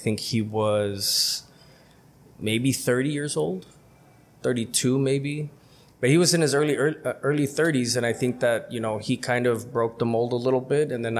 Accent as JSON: {"language": "English", "town": "El Centro", "region": "California", "country": "United States", "tie": "born or raised there", "also_born_or_lived": "Los Angeles", "said": "so I'm from El Centro, born in LA, but raised here in El Centro, a product of the community."}